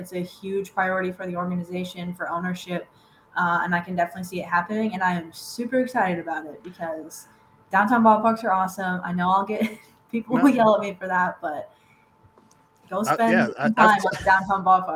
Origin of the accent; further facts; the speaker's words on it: Iowa, United States; now in Kansas City, United States; Like my fiance and I, he's from St. Louis and I'm from Iowa.